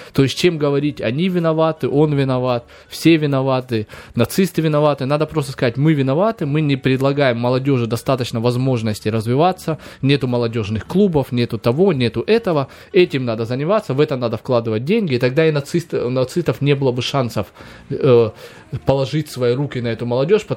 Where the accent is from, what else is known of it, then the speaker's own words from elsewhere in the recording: North Caucasus, Russia; Я помню, я с Кавказа, у нас было много очень кавказцев